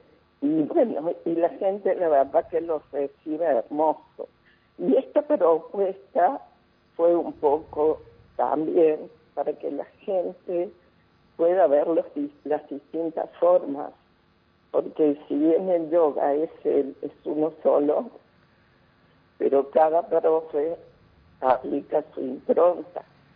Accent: Colonia Caroya, Córdoba, Argentina; que yo soy de Colonia Carosa, empecé aquí, y no había yoga.

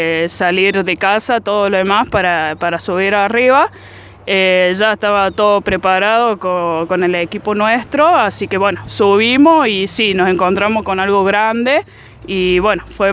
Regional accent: La Granja, Córdoba, Argentina; Sí, soy de acá, de La Granja. Desde que nací, digamos, me he criado en esta zona.

